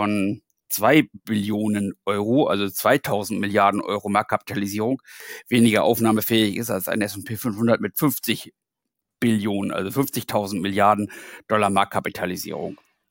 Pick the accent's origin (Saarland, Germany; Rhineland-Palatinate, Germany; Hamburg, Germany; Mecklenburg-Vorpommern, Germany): Hamburg, Germany; ich bin Hamburger. Wenn man aus solchen Städten kommt